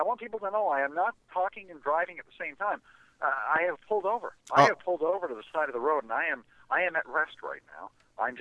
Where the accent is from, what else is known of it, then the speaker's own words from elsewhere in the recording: Missouri, United States; Some in my home state of Missouri call them Obama voters